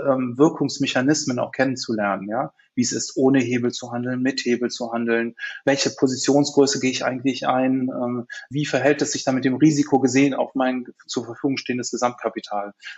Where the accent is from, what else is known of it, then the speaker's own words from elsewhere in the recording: Cologne, North Rhine-Westphalia, Germany; Ich bin Kölner, Kölsche Jung